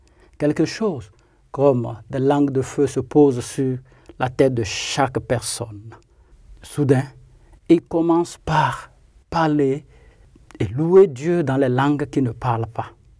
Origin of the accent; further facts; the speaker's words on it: Togo; Je suis originaire du Togo.